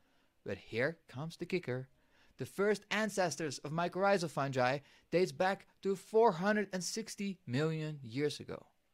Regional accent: Netherlands; when I grew up in the Netherlands, one of the most light polluted areas in the world

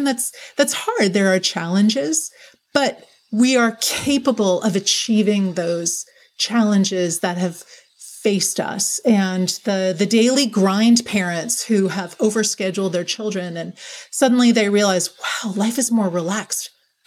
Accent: Maryland, United States; So my home state in Maryland, the Appalachian Trail runs through it

